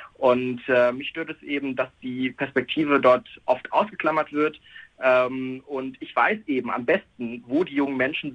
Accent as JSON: {"language": "German", "town": "Heckinghausen", "region": "North Rhine-Westphalia", "country": "Germany", "tie": "born or raised there", "said": "ich möchte meine Heimat irgendwie auch mitgestalten, meine Heimat Heckinghausen"}